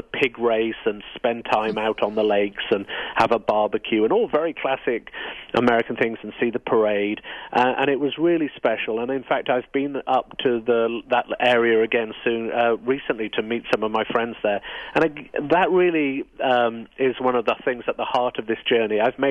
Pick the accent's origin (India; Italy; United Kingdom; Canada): United Kingdom; now in United States